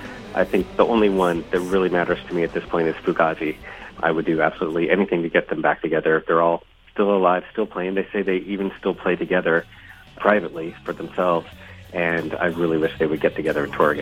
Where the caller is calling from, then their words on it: Boston, Massachusetts, United States; Hi, this is … I'm calling from Boston.